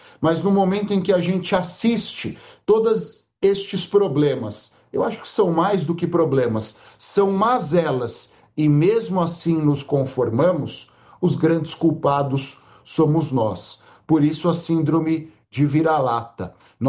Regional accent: Brazil; somos nós, brasileiros, os responsáveis por escolhermos a nossa classe política

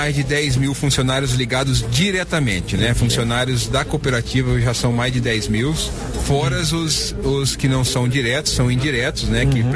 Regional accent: Terra Boa, Paraná, Brazil; Sou natural de Terra Boa, aqui no Paraná.

